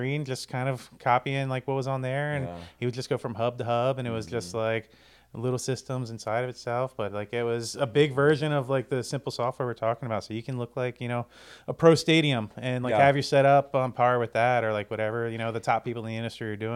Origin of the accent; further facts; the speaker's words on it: Charleston, South Carolina, United States; also born or lived in Miami, Florida; I grew up down in Charleston and in Miami